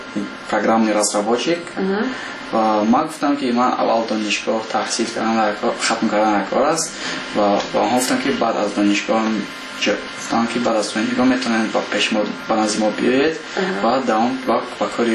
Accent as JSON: {"language": "Persian", "country": "Tajikistan", "said": "بعد یک چند سال با تاجیکستان میکردم برای آنکه وطن خودم رو بلند بردارم و با وطن خودم یاردم دیم"}